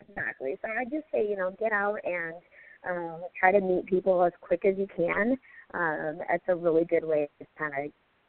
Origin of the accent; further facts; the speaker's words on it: Pacific Northwest, United States; I'm a little biased because I am from the Pacific Northwest, so the obvious, it was in proximity to my family.